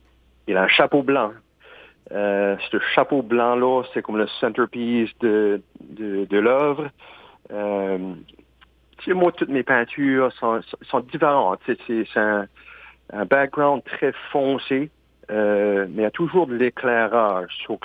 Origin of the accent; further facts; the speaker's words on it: Louisiana, United States; j'ai grandi à Chétiquan, puis comme la Louisiane, on a une culture riche en musique